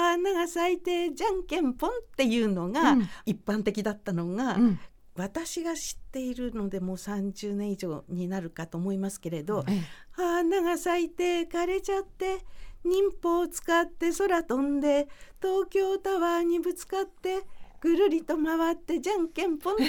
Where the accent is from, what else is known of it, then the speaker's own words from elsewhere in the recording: Kanto, Japan; 関東と関西とかなりイントネーション違うので、うん、私は関東の人間なので、